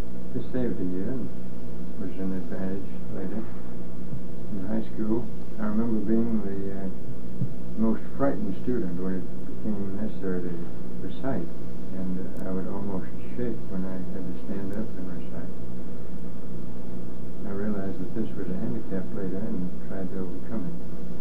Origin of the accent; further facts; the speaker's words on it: Mississippi, United States; At that time in Mississippi, particularly in my hometown, we had general practitioners, general surgeons, and eye and nose and throat specialists